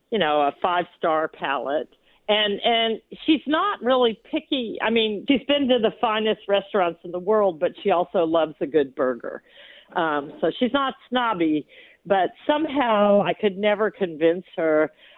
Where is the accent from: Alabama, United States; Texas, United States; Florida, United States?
Texas, United States; Terrell Hills; My first memories were when I was a kid growing up in Terrell Hills